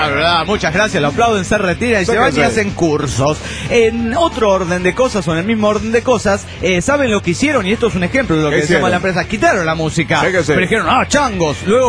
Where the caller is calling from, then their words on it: Cuernavaca, Morelos, Mexico; Hola, ¿cómo están? … de Cuernavaca, Morelos, México.